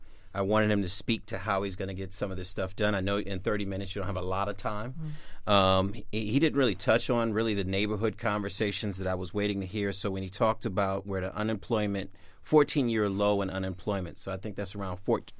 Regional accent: Boston, Massachusetts, United States; and I grew up in Roxbury, it may be temporary, right?

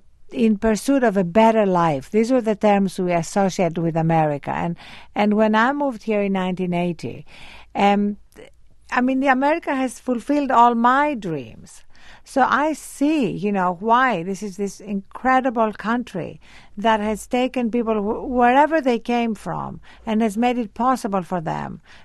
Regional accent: Athens, Attica, Greece; now in United States; as an immigrant, because I was brought up in Athens

